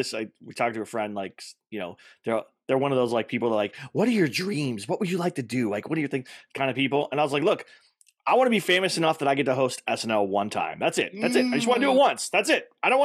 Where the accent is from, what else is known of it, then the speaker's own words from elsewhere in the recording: Texas, United States; I'd never been to like the ocean, like the Gulf of Mexico, because I grew up in Texas.